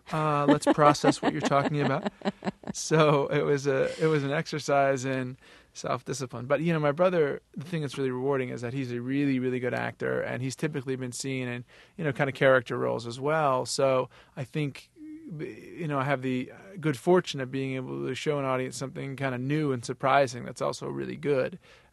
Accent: Cambridge, Massachusetts, United States; We grew up in Central Square in Cambridge, which was the sort of, at the time, it was the across-the-track side of Cambridge.

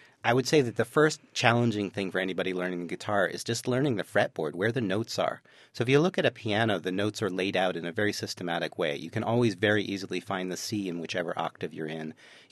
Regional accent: Baltimore, Maryland, United States; And I went to my hometown in Baltimore.

